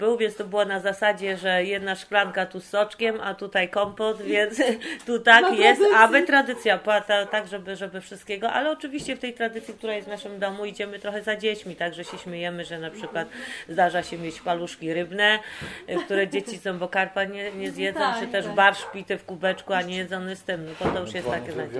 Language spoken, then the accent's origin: Polish; Silesian Voivodeship, Poland; bo ja jestem ze Śląska, więc, więc one są takie śląskie